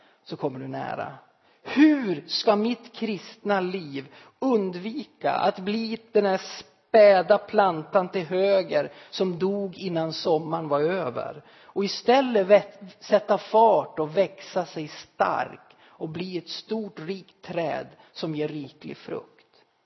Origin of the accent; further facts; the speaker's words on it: Gävleborg County, Sweden; Precis som våra små äppelplantor där hemma i Hälsingland var känsliga för omgivningen